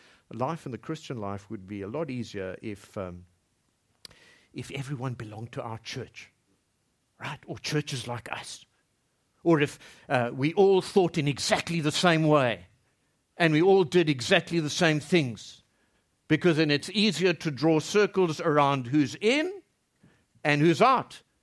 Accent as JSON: {"language": "English", "country": "South Africa", "said": "if I'm only sort of legally loyal to my home country, South Africa, because the law requires it"}